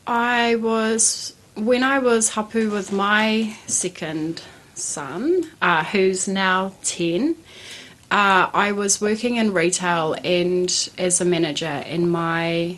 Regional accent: Masterton, Wellington, New Zealand; I am born and raised in Masterton, Whakaoriori.

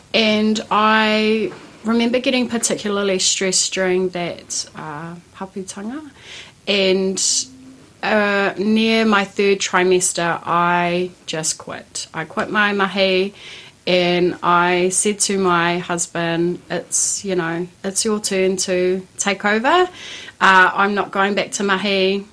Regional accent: Masterton, Wellington, New Zealand; I am born and raised in Masterton, Whakaoriori.

